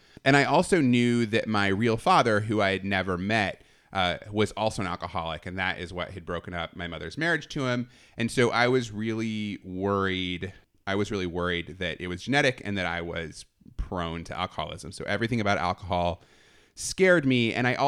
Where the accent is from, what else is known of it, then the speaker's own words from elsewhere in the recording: Kansas, United States; don't think this is because I'm a kid from Kansas and we're all like backwards there. Actually, drinking is a really big part of growing up in Kansas.